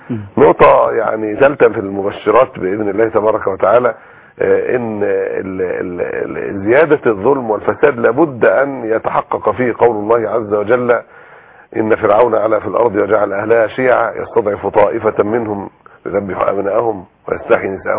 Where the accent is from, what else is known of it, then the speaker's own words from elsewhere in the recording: Egypt; عندنا في مصر في حملة أمة واحدة تقوم برعاية أكثر من 600 أسرة